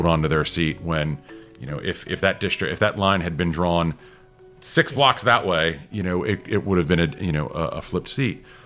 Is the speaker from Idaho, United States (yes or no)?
no; North Carolina, United States; I'm from North Carolina, and we've been fighting over congressional districts for my entire political life.